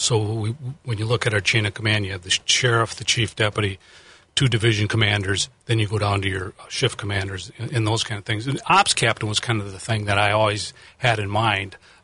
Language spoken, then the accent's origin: English; Fond du Lac, Wisconsin, United States; Well, I was born and raised in Fond du Lac, graduated from Goodrich High School, enlisted in the Air Force in 1976